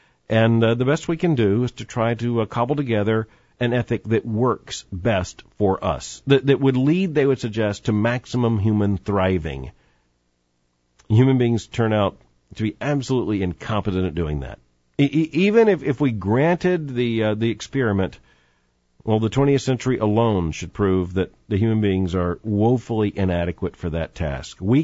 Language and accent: English; New Orleans, Louisiana, United States; now in Tampa, United States; I came here from New Orleans, Louisiana.